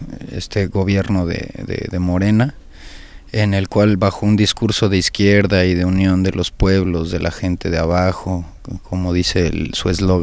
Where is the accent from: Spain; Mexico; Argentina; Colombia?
Mexico